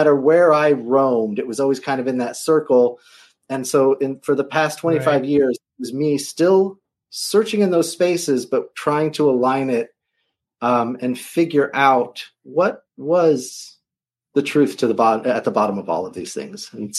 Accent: Los Angeles, California, United States; so like just growing up in Los Angeles in that time, it was like the 70s.

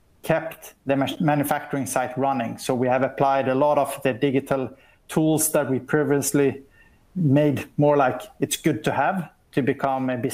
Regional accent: Sweden; also born or lived in United States; I'm coming from Sweden, as you know, and I've been traveling around and worked a lot for Ericsson in Southeast Asia, in the US for 3 years, based in Texas

